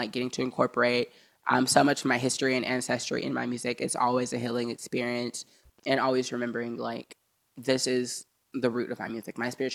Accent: the South, United States; Yeah, I would say just kind of from growing up in the South and going to a lot of different forms of Black church

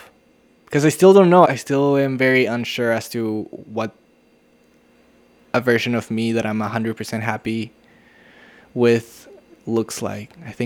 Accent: Tijuana, Baja California, Mexico; And of course, Tijuana being my hometown

